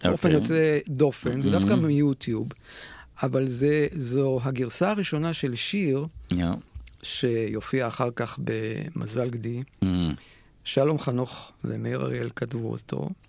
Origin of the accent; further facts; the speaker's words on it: Rehovot, Central District, Israel; המכון של ילדותי, אני גדלתי שם על מדשאות המכון.